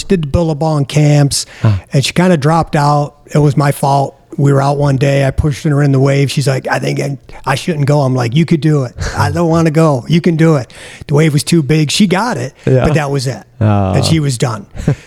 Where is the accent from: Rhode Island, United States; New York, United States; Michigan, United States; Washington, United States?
New York, United States; Buffalo; now in Virginia Beach, United States; Came born and raised in Buffalo, New York.